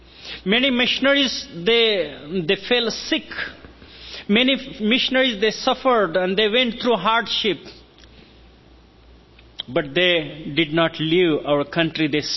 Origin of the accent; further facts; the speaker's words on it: India; Even though I come from India, I could come and stand before you as a servant of God because of Jesus.